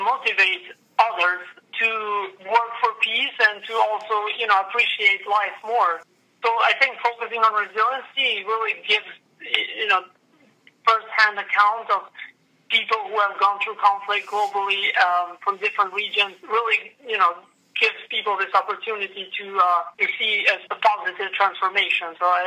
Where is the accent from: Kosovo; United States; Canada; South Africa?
Kosovo; As I grew up in Kosovo during the 80s and the 90s, there was linear progression of conflict.